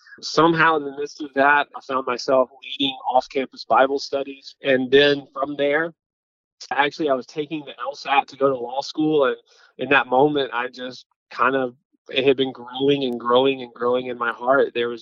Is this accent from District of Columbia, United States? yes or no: no; North Carolina, United States; also born or lived in Richmond, Virginia; now in Cary, United States; I was born in Richmond, Virginia. I lived there until sixth grade. My family at that point moved outside of Charlotte, North Carolina. And so I graduated from high school down in that area.